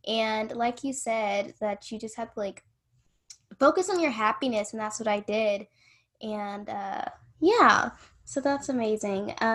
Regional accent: Alabama, United States; moved away; I live, like, 3 hours away from Alabama, and I'm actually from Alabama, so that's really cool.

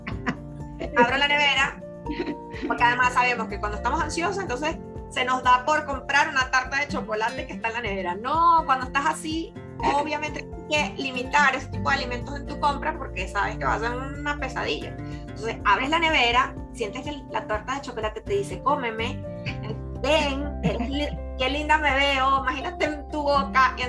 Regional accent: Venezuela; moved away; uno cree que nada más los que emigramos somos los venezolanos

